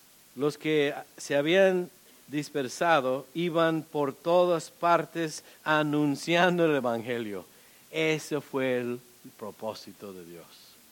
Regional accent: Nebraska, United States; born there; yo nací en Nebraska, tal vez me van a mandar allá.

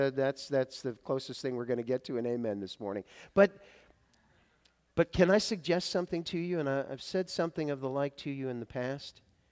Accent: New England, United States; They know I'm a Patriots fan, and that, you know, but I'm from New England

